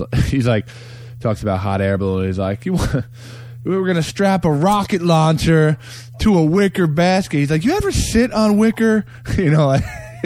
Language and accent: English; New Jersey, United States; we're from Jersey, and my body was definitely not conditioned to be in Phoenix.